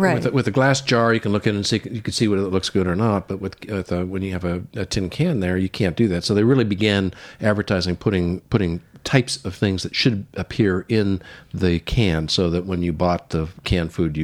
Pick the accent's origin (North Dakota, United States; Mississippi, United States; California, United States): California, United States; I grew up in California.